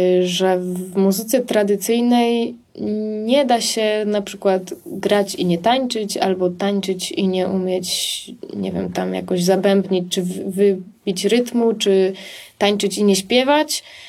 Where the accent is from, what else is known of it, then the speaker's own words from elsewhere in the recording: Silesian Voivodeship, Poland; accent: Silesian; my czasem mówimy po śląsku w domu. Myślę, że jakby wujek albo tata Kuby, albo mój wujek to usłyszał, to mógłby się za głowę złapać, że nie bardzo do końca potrafimy, ale staramy się, lubimy gwarę śląską.